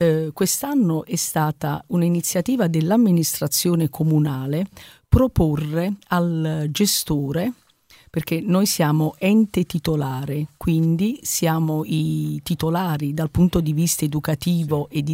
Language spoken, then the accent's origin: Italian; Salerno, Campania, Italy; Io sono salernitana.